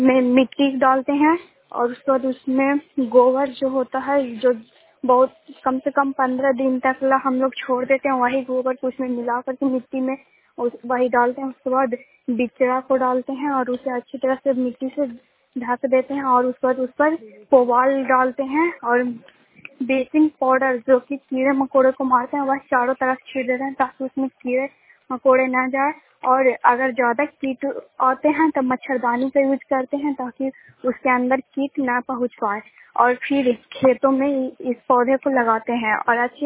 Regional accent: Bihar, India; मैं सकरोड़ा गांव की निवासी हूँ और जिला नालंदा की निवासी हूँ।

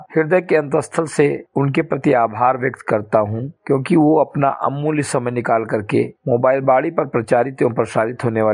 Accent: Bahraich, Uttar Pradesh, India; ग्राम सभा से मेरी घटेही विकास खंड मीनपुरवा, जनपद बहराइच का मूल निवासी हूं

